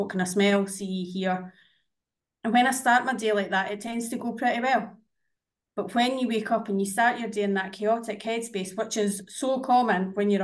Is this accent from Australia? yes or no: no; Scotland, United Kingdom; moved away as an adult; now in Montenegro; I'm Scottish, you know, I'm used to trees and green stuff and rain.